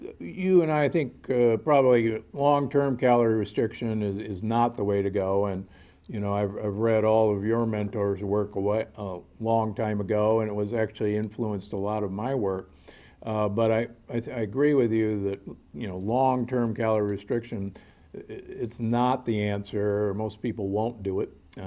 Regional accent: Omaha, Nebraska, United States; And I grew up in Omaha, Nebraska, in the center of the United States, and a meat capital of, you know, of America.

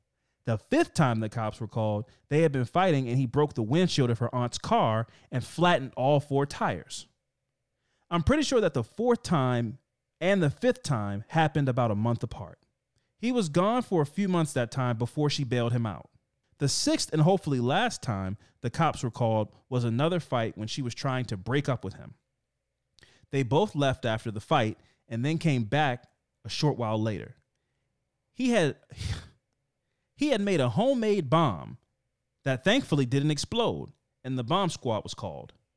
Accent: Connecticut, United States; now in Maryland, United States; So I moved to Maryland from Connecticut.

